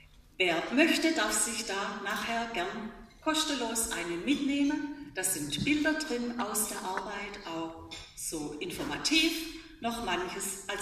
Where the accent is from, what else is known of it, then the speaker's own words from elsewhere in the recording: Rotenhaar, Baden-Württemberg, Germany; born there; now in Dürrenzimmern, Germany; Ich bin nämlich gebürtig aus Rotenhaar bei Gschwendt und wir sind im Sommer immer ins Freibad, nach Mohat. Ich wohne inzwischen in Dürrenzimmern bei Brackenheim, bei Heilbronn, bin verheiratet